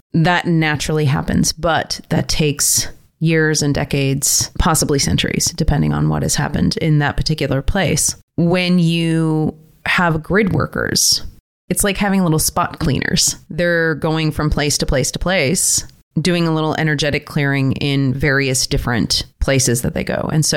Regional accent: Detroit, Michigan, United States; Well, I grew up in Detroit.

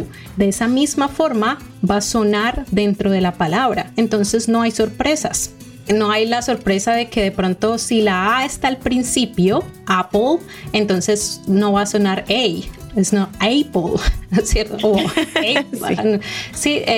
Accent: Colombia; now in United States; Yo soy de Colombia, vivo aquí en los Estados Unidos hace 7 años más o menos y yo soy cuentacuentos bilingüe

